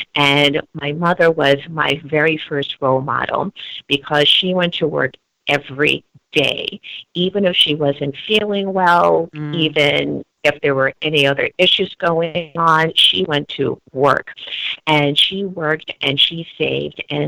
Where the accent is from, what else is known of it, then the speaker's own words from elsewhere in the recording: Bronx, New York, United States; with myself, I grew up in the Bronx, and my mother...